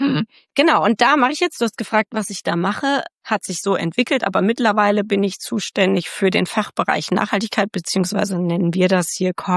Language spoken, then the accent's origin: German; Bischhausen, Hesse, Germany; ich komme aus Nordhessen ursprünglich, aus einem super, super klitzekleinen Dörfchen.